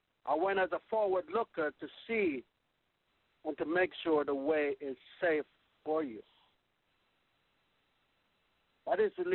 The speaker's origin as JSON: {"language": "English", "country": "Jamaica", "tie": "born or raised there", "said": "I could tell you a story about all that after growing up in Jamaica in the bushes, after coming out and living in the city for a while."}